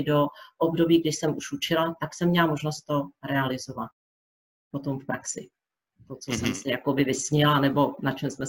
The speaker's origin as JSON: {"language": "Czech", "town": "Chomutov", "region": "Ústí nad Labem Region", "country": "Czechia", "said": "to už tady zaznělo. Pocházím z Chomutova."}